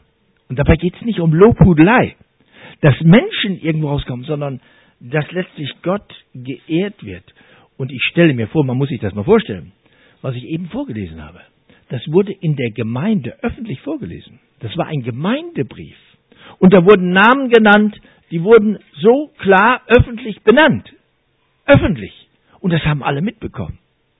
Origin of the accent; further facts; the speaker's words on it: Hesse, Germany; Wir kommen aus Nordhessen und wie gesagt, wir sind ja schon ein bisschen älter.